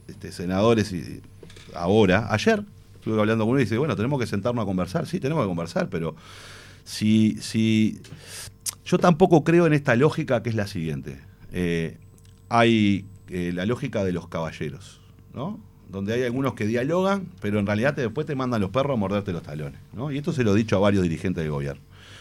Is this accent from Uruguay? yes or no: yes; Uruguay; Pero yo del otro lado tengo dirigentes políticos que representan una porción importante de mi pueblo. Porque si están ahí es porque representan una porción importante de la sociedad uruguaya.